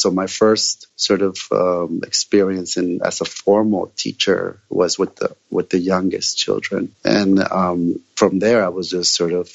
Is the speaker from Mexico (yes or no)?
yes; Mexico; when I grew up in Mexico, or as I was growing up in Mexico